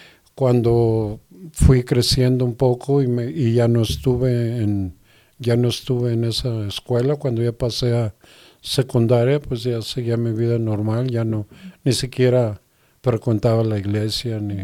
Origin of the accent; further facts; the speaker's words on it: Guadalajara, Jalisco, Mexico; also born or lived in Mexico City; soy de la ciudad de Guadalajara. De hecho, me gustaría aclarar rápidamente. Yo nací en el Distrito Federal, pero en aquel tiempo no registraban a los niños inmediatamente, y yo era muy joven, de meses, y fuimos a vivir a Guadalajara, y yo estoy registrado en Guadalajara.